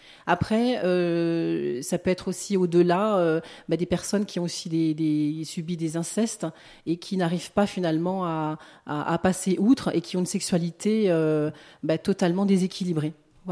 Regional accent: Manosque, Provence-Alpes-Côte d'Azur, France; moi je suis de Manosque, j'ai toujours vécu à Manosque. Je me suis expatriée un petit peu sur la région parisienne pour faire mes études

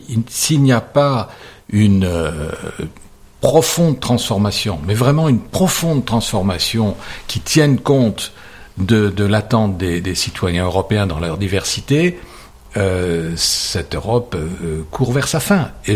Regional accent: Strasbourg, Grand Est, France; je suis strasbourgeois, je suis né à, je sais pas moi, 2-3 kilomètres de la frontière allemande, je suis né quelques années après-guerre. Et donc, j'ai grandi

